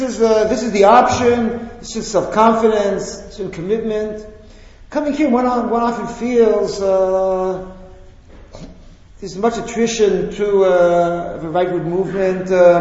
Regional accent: Israel; I'm an outsider because I come from Eretz Yisrael, and Eretz Yisrael has its own set of problems and its own issues

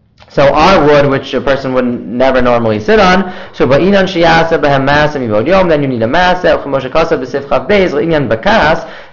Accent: New York, United States; now in Toronto, Canada; I'm from New York, I'm in Toronto, shorter nights are still, I don't know what, a good 7, 8, 9 hours.

